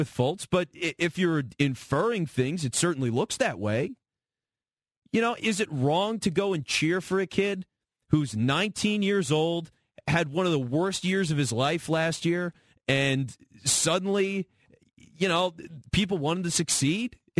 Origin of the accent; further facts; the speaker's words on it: Pennsylvania, United States; I'm from here. I'm from Delco. I'm born and raised in Delco.